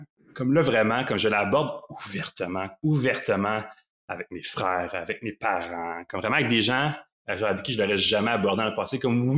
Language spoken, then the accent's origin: French; Quebec, Canada; je viens de l'Outaouais.